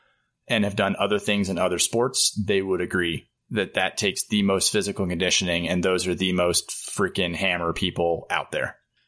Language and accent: English; United States; because I'm fucking American